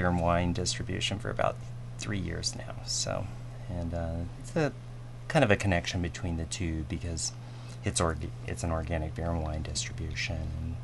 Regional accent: Portland, Oregon, United States; Well, I grew up in the Portland metropolitan area.

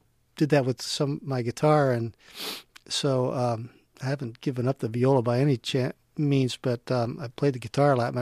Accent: Santa Barbara, California, United States; Santa Barbara.

